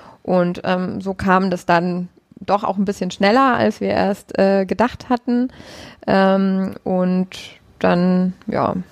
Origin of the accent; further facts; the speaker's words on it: Munich, Bavaria, Germany; ich bin ja Münchnerin